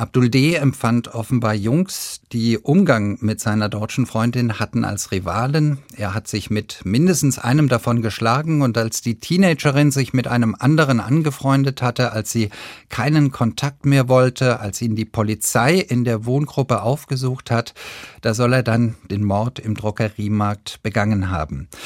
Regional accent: Germany; Herr Palmer, ich bin in Deutschland damit aufgewachsen, dass jede Kultur, jede Religion gleichermaßen zu respektieren ist

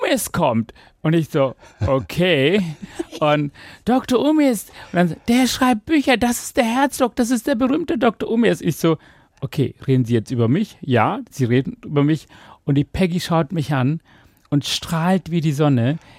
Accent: Hamburg, Germany; Ich war in Bad Neustadt, also ich habe viele Bundesländer hinter mir. Und Hamburg ist halt meine Heimat und dort möchte ich ankommen.

